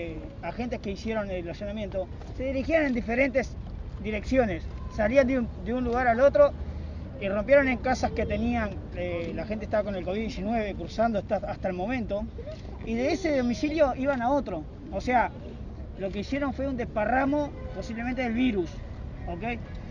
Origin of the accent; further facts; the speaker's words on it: Montevideo, Uruguay; Somos del Cerro de Montevideo, de la zona oeste.